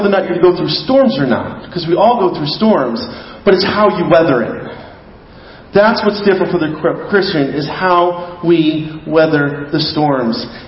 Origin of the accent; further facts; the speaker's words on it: United States; I'm an American. America, as an American, I believe my God-given right is for comfort.